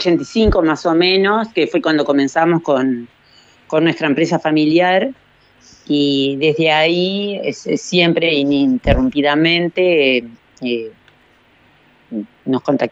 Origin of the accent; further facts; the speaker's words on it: Colonia Valdense, Colonia, Uruguay; Yo soy oriunda de Colonia Valdense, o sea, Rincón del Rey, claro, a 8 kilómetros más o menos, sí, de Valdense.